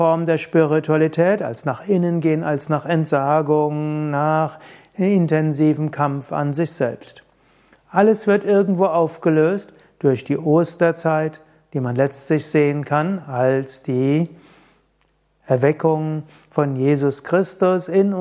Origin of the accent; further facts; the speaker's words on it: Gensingen, Rhineland-Palatinate, Germany; Und da gab es eben auch in Bingen gab's Fastnachtsumzüge und nach Mainz sind wir manchmal gefahren und dem Ort, wo ich herkomme, Gensingen auch.